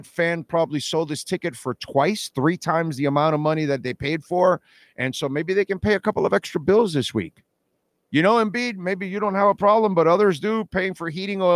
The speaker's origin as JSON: {"language": "English", "region": "Florida", "country": "United States", "tie": "born or raised there", "said": "And like, people like me are rare, born and raised in South Florida."}